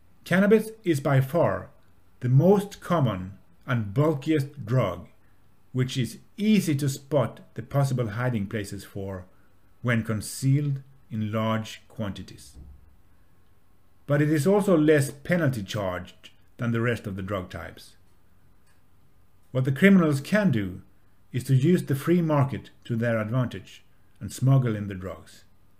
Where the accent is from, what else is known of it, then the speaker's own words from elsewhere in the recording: Lund, Skåne, Sweden; English is a second language; almost becoming a municipal politician for them in my hometown of Lund. It was kind of mandatory for new members in Sweden, the Sweden Democrats, here in Lund at the time